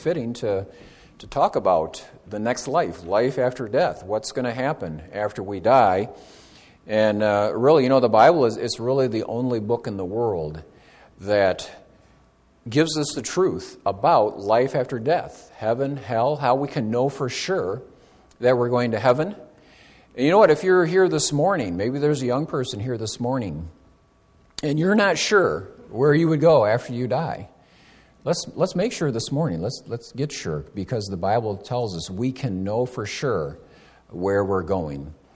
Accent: Michigan, United States; and I grew up in Michigan, but converted to the Chicago teams

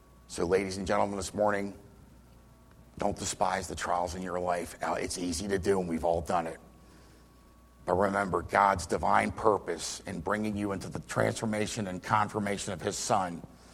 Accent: Baltimore, Maryland, United States; accent: Maryland; now in Chicago, United States; I grew up in Baltimore, so forgive my Maryland hillbilly accent a little bit. I know when I came to Chicago, I told my wife, I thought you guys were from Mars.

